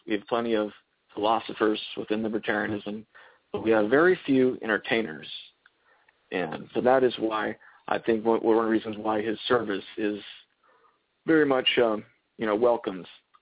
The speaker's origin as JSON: {"language": "English", "region": "Georgia", "country": "United States", "tie": "born or raised there", "said": "I have a few of my friends that I've known from my hometown of Camden County, Georgia."}